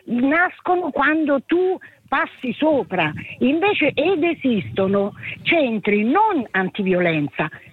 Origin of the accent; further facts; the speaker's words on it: Latina, Lazio, Italy; Io sono di Latina